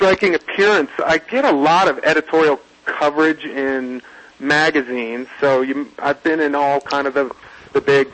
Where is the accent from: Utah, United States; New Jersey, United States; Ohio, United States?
Ohio, United States; Columbus; now in Jackson Hole, United States; I grew up in Columbus, Ohio, and moved to Jackson Hole, Wyoming when I finished college.